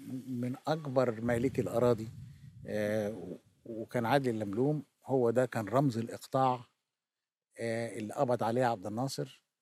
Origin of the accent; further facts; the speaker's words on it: Cairo, Cairo Governorate, Egypt; أنا اتولدت في القاهرة